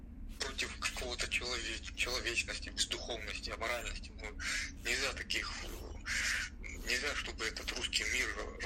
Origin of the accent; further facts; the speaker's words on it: Donetsk Oblast, Ukraine; я вообще армянин по национальности, я русскоязычный, и я еще и родом Славянской области